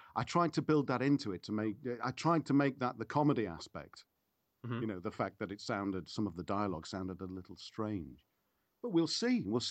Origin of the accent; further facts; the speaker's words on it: Wakefield, Yorkshire and the Humber, United Kingdom; born there; Well, I was born in Wakefield, so not far away from there.